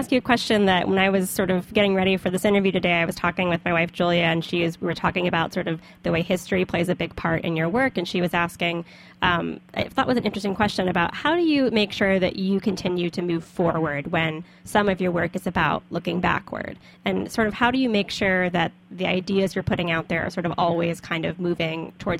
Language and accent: English; the South, United States; As a Southerner, it's hard to resist.